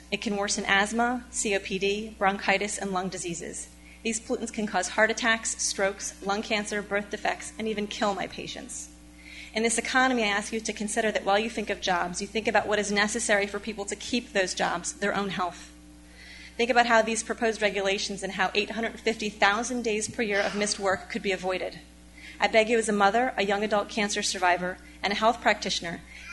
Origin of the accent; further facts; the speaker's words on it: Delaware, United States; I'm from Delaware, and it's often called the tailpipe of the country.